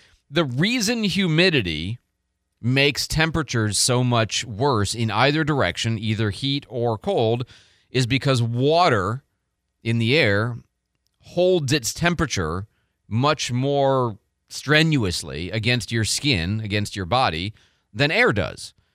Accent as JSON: {"language": "English", "region": "Midwest", "country": "United States", "tie": "born or raised there", "also_born_or_lived": "Phoenix", "said": "I grew up in the Midwest. This is all just kind of, you know, within the range of what I've always been accustomed to."}